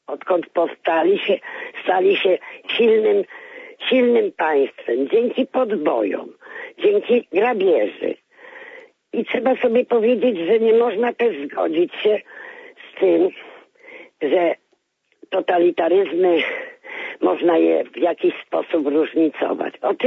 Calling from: Poznań, Greater Poland Voivodeship, Poland; z Poznania.

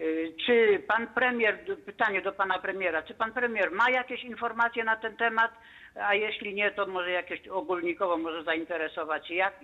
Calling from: Subcarpathian Voivodeship, Poland; tą ropę wydobywaną u nas na Podkarpaciu kupują

